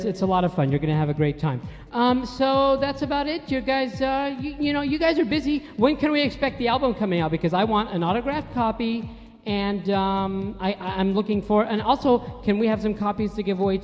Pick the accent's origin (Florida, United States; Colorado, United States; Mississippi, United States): Colorado, United States; Denver; I grew up in Denver. I lived there for like 10 years